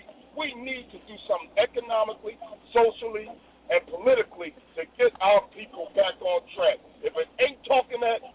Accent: Philadelphia, Pennsylvania, United States; I'm from Philadelphia.

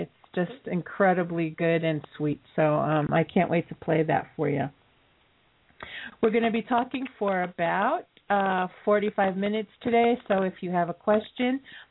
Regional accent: New York, United States; Although I'm from New York, so there you have it.

